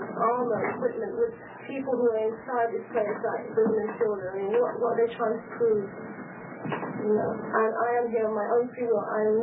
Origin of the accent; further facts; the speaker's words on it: London, United Kingdom; as I said, I'm from London, England